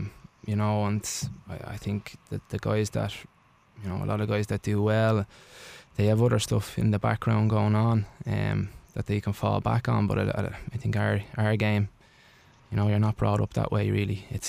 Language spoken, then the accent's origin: English; Ireland; growing up in Ireland